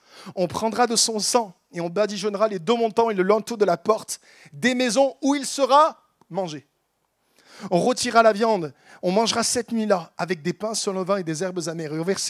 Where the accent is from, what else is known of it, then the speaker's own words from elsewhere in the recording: Grenoble, Auvergne-Rhône-Alpes, France; born there; je suis né en France, né à Grenoble, vivant à Paris, à ce moment-là